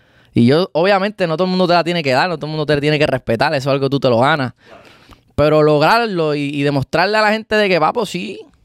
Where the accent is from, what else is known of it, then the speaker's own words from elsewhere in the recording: Puerto Rico; O poder llegar a mi tierra, a Puerto Rico